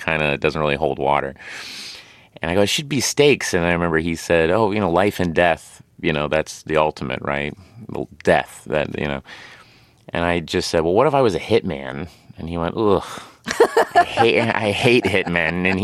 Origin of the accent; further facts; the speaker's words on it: Tulsa, Oklahoma, United States; It was essentially me playing someone I grew up with in Tulsa, Oklahoma.